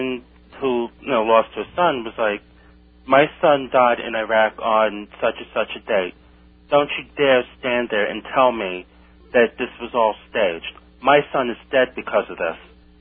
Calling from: Queens, New York, United States; Queens, Jamaica.

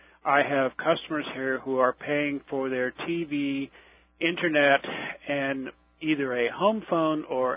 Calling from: Canada; So, I'm calling from Canada

